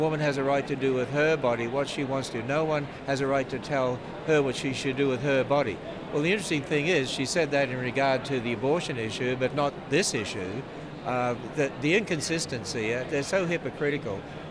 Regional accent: Australia; now in United States; I'm Australian, right?

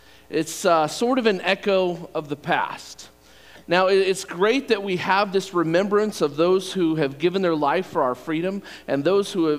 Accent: Virginia, United States; I grew up in Virginia and spent almost my whole life there.

